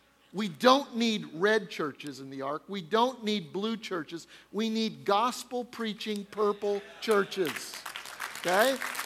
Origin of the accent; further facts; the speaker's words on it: Denver, Colorado, United States; I brought a friend of mine that I grew up with back in Denver, Colorado